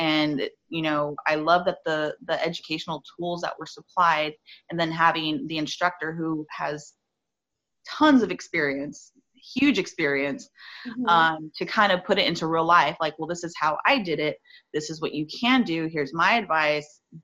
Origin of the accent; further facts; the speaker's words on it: Whittier, California, United States; I'm from Whittier, California.